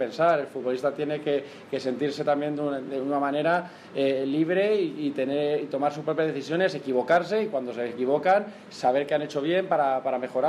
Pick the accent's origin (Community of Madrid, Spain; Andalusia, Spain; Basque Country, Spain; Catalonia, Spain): Community of Madrid, Spain; Leganés; now in Fuenlabrada, Spain; yo desde pequeñito, desde que nací, mis padres viven en San Nicasio y yo he vivido ahí. Ahora vivo en un barrio de Fuenlabrada, pero yo soy de Leganés, como siempre digo.